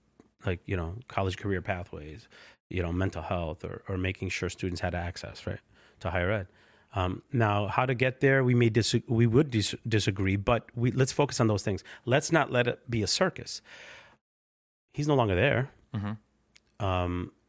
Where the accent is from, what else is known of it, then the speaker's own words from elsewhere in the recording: Connecticut, United States; You know, I'm from Connecticut, and we have a submarine base over there.